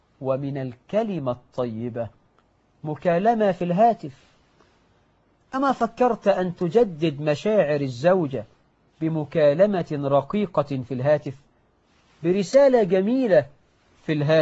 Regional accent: Egypt; كخيل الحكومة عندنا في مصر

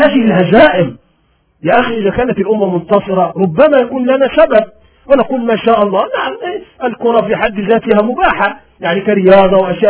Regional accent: Iraq; الناس في بلادنا العراق تحترق

